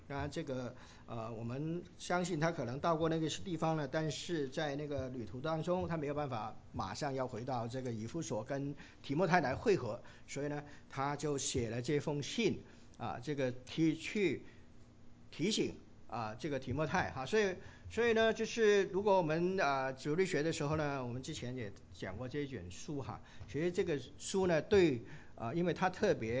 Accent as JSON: {"language": "Chinese", "country": "China", "said": "就是特别呢，我们中国人有一句话哈，财大就气粗哈"}